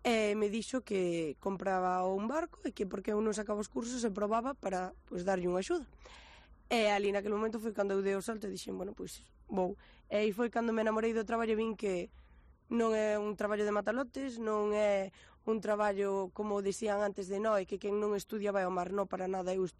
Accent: Muros, Galicia, Spain; son de Muros, e nacín o 14 de agosto de 2000, teño 23 anos.

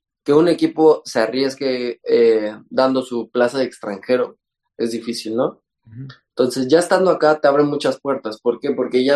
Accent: Mexico; Sí, digo, uno como mexicano te dicen Europa a donde sea hay que ir, ¿no?

